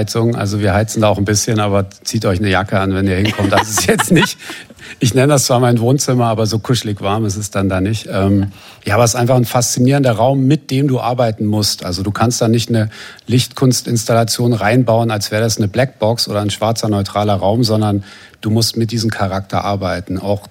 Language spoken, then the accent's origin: German; Berlin, Germany; Oder ich bin ja hier in Berlin mit Techno groß geworden auch